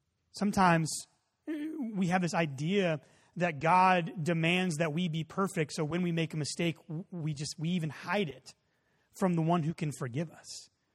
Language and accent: English; Dallas, Texas, United States; born there; also born or lived in Colorado / Oregon / California; I was born in Dallas.